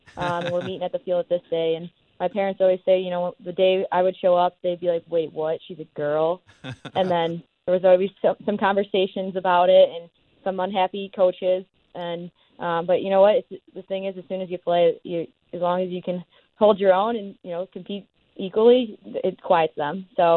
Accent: Chicago, Illinois, United States; And then Patrick Kane came up to me, and obviously I'm from Chicago. So there was a little bit of home out there

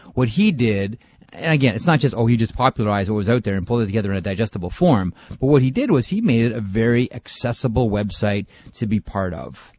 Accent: Canada; but I'm a Canadian, so damn it, I'm going to do it.

